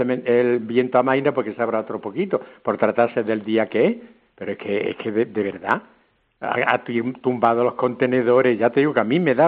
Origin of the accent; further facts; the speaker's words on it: Guadix, Andalusia, Spain; born there; Nosotros cuando salimos por ahí no decimos que somos Fosores de la Misericordia, decimos que somos Fosores de Guadix. La gente aquí es como si fuéramos los frailes de ellos. Como nacimos aquí, aquí estamos